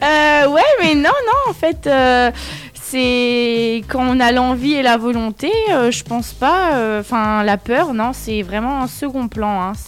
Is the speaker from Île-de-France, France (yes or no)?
yes; Paris, Île-de-France, France; now in Lyon, France; Je suis d'abord parisienne et ensuite on est venu vivre dans la région.